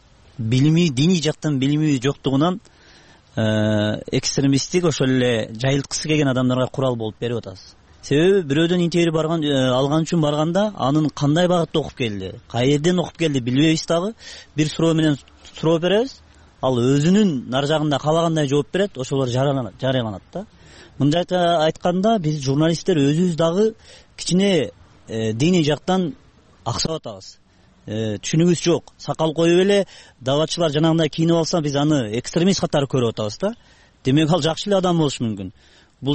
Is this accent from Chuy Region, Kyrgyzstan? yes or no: no; Batken Region, Kyrgyzstan; Бирок ошол мен өзүм Баткенден болом.